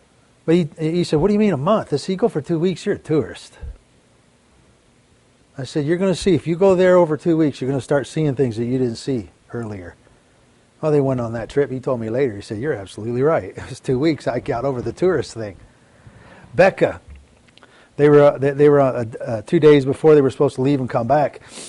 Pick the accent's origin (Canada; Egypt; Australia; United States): Canada; I'm originally from Canada.